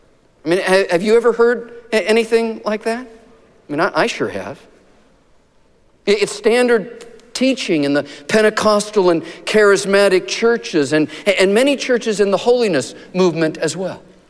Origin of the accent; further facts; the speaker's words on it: Arizona, United States; But I have vivid childhood memories, growing up in Arizona, of the lightning storms in the desert.